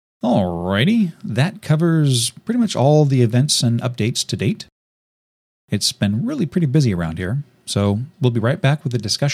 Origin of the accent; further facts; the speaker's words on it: California, United States; Topping out the list is Texas, and my home state of California is actually only number 2.